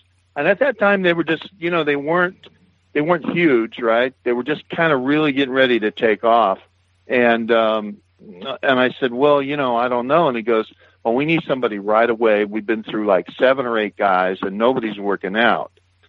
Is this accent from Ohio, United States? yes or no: yes; Van Wert, Ohio, United States; Paul Chevrier was from my hometown in Van Wert, Ohio.